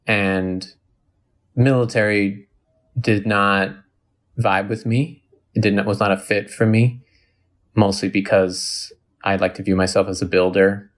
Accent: Irvine, California, United States; Growing up in the United States, and where I'm from Irvine. And Irvine, California, you know, everyone who knows about it colloquially refers to it as a bubble

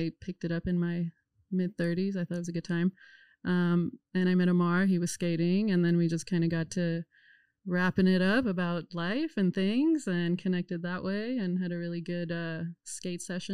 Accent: Iran; moved away; I'm from Iran. And I was born and raised there. I came here after the war in the 80s between Iran and Iraq war

